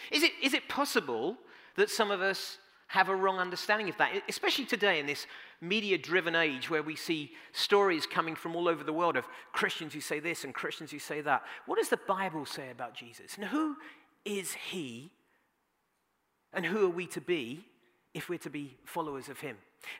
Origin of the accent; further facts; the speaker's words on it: Bronx, New York, United States; Also, a number of people have commented on my accent. If I speak too fast for you, I'm so sorry. I am a native New Yorker from the Bronx, as you can tell, and it gets a little tough at times.